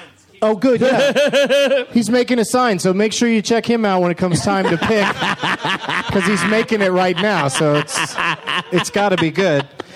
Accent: Canada; Because we're Canadian.

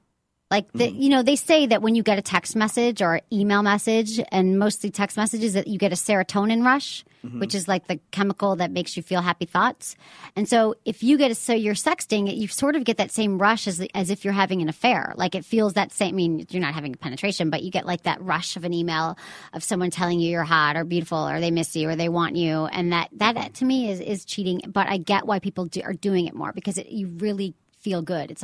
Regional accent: Michigan, United States; But I am very much a Michigan person.

